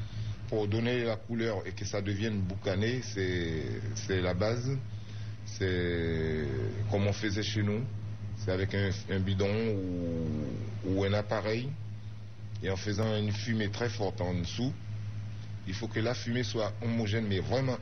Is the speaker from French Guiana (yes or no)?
yes; French Guiana; je suis guyanais. Ça fait 23 ans qu'on était à la Porte des Lilas avant de déménager pour venir ici.